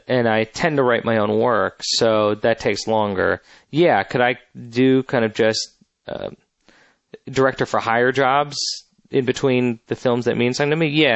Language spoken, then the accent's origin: English; Beverly Hills, California, United States; I grew up in Beverly Hills.